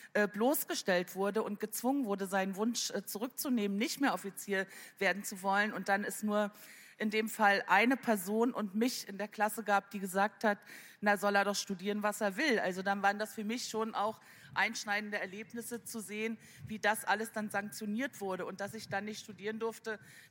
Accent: Mecklenburg-Vorpommern, Germany; born there; Ich bin, wie schon gesagt wurde, die SED-Opferbeauftragte des Deutschen Bundestages. Ich bin 1962 auf der Insel Rügen geboren.

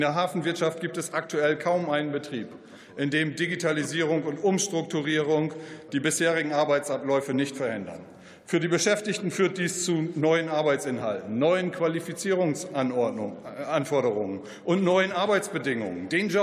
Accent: Lower Saxony, Germany; meine Heimat Ostfriesland

